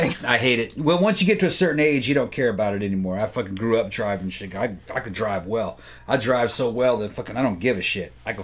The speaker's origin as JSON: {"language": "English", "country": "Brazil", "tie": "born or raised there", "lives_now": "United States", "said": "And growing up in Brazil, I'm like, that's a Brazilian."}